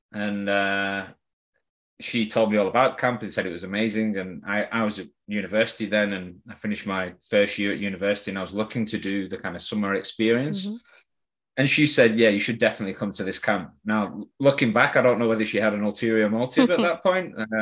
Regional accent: Preston, North West England, United Kingdom; also born or lived in London, United Kingdom; Yeah, I'm joining you from the northwest of England, a city called Preston. I'm a proud Prestonian.

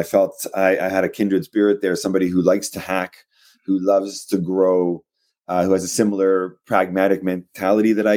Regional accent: Quebec, Canada; born there; first language Spanish; English is a second language; now in Ontario, Canada; I think French is my second language. I was born in Quebec. I'm here, I live in Ontario. I think French may be my third language because my parents are Spanish, so you grow up with your cradle tongue, and then English and French

